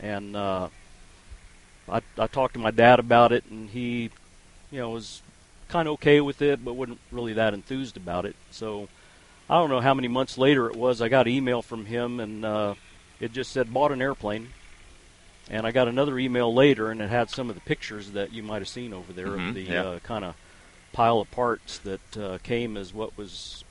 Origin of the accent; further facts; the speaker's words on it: San Antonio, Texas, United States; now in Evergreen, United States; Well, we're from San Antonio.